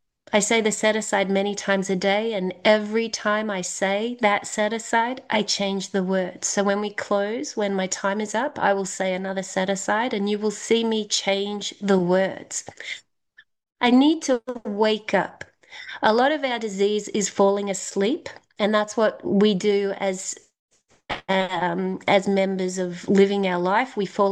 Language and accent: English; Melbourne, Victoria, Australia; I am from Melbourne, Australia. I've been in program since I was 21. I'm now over 50